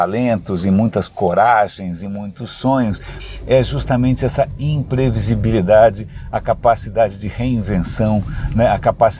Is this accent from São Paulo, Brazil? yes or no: yes; São Paulo, Brazil; eu tenho muito carinho pelo Centro Velho da cidade de São Paulo, porque eu nasci praticamente no Centro Velho. Meus pais, quando eu nasci, moravam na Nestor Pestana, e aí depois eles se mudaram para São Luís.